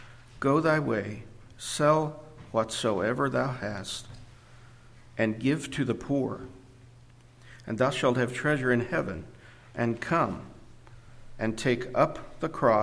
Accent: Oklahoma, United States; I am from Eastern Oklahoma.

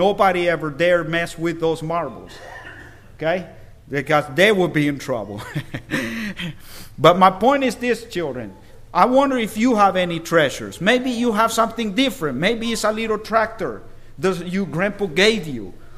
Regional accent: El Salvador; also born or lived in Central America; But I was born and raised in El Salvador.

